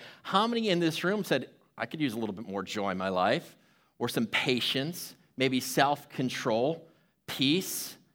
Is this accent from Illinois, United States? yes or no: yes; Chicago, Illinois, United States; I grew up in Chicago, and in Chicago, they say they have two seasons.